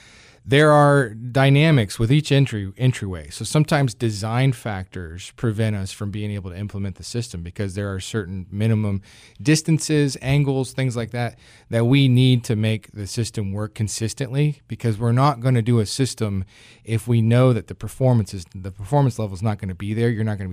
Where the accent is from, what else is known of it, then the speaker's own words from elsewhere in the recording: Michigan, United States; moved away as an adult; My background, I'm from Michigan originally